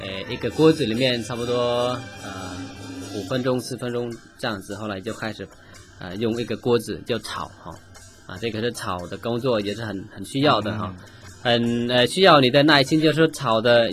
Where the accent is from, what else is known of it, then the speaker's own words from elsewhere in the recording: Vietnam; 但我们越南人连这个部分还是把它拿来做的那么的好吃的一个东西